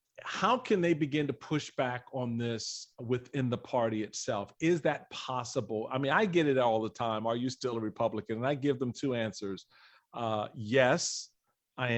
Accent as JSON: {"language": "English", "town": "Washington", "region": "District of Columbia", "country": "United States", "tie": "born or raised there", "said": "I grew up in Washington, D.C., all right, Chocolate City, right?"}